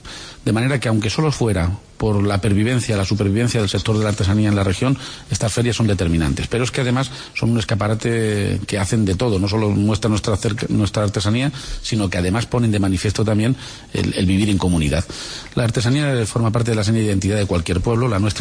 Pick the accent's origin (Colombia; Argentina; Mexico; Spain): Spain; Toledo, Castilla-La Mancha; y fíjese que yo soy de Toledo